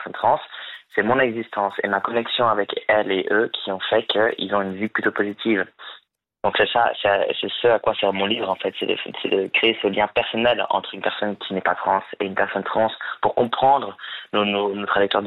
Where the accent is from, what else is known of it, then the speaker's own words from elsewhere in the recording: Lausanne, Vaud, Switzerland; Je suis suisse, j'ai grandi à Lausanne.